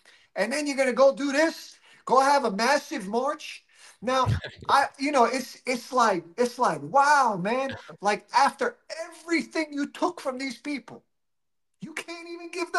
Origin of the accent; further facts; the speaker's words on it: United States; as an American, I'm a little bit insulated from German society in the sense of, I was born in America. I went to school there. My businesses are in the United States, are based in the United States. And I go back and forth.